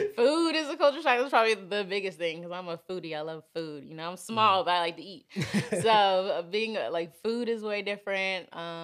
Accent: Houston, Texas, United States; now in Los Angeles, United States; Home is Houston. So Houston, Texas.

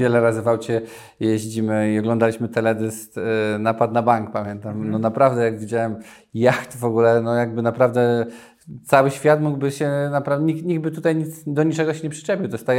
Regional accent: Nowy Sącz, Lesser Poland, Poland; Ja pochodzę z Nowego Sącza

